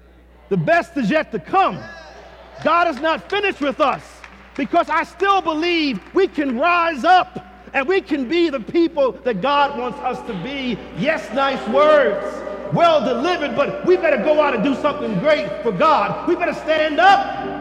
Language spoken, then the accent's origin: English; Philadelphia, Pennsylvania, United States; I grew up in North, don't tell me about North Philadelphia. I know it.